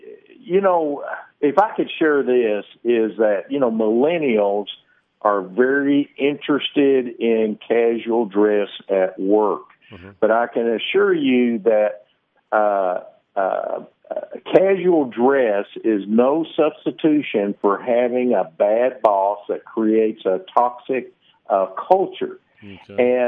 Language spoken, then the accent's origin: English; Texas, United States; I'm from Texas, so it's hot down here